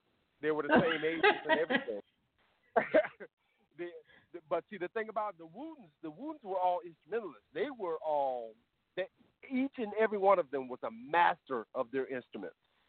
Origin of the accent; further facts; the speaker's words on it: Florida, United States; born there; my father was in the Air Force, and I was born on Eglin Air Force Base, which was up north in North Florida.